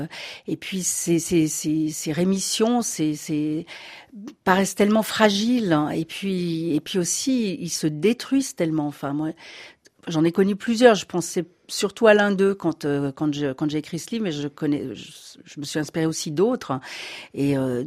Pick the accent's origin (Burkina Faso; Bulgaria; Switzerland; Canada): Switzerland; now in Paris, France; Alors bon, je suis suisse, mais j'habite depuis 30 ans à Paris, donc je suis quand même devenue un peu française.